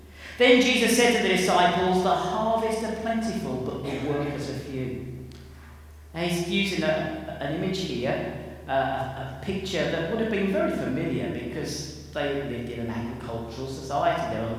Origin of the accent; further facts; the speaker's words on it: East of England, United Kingdom; I come from Essex, in case you didn't know. Well, South and Seafront.